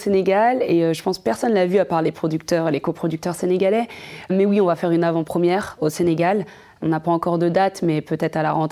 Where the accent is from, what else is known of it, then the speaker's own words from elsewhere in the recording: France; Moi, je suis née ici, j'ai grandi ici, mais je suis d'originaire du Sénégal